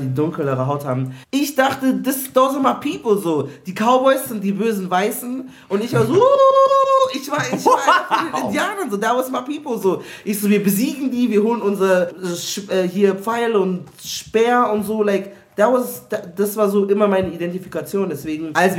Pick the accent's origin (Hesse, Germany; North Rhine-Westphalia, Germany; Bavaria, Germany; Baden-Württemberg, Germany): Bavaria, Germany; Munich; Aber ich bin auch aus München.